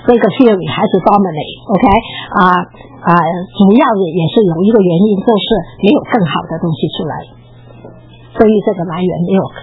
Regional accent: China; 我们中国人有族谱啊是吧那我家也有族谱

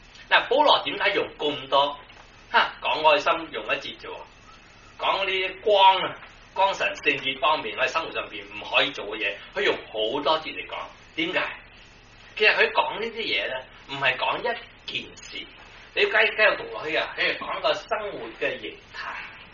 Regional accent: Guangdong, China; 即是我們廣東人說將自己的快樂建立在別人的痛苦上面

